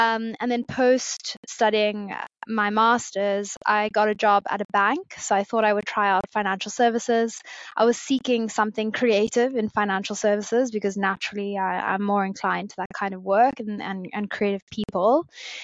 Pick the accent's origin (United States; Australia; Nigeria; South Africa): South Africa; born there; moved away; I was born in South Africa. My parents actually moved over in the early 20s. So I have an Irish heritage, but a South African born, so a good mix of two great cultures.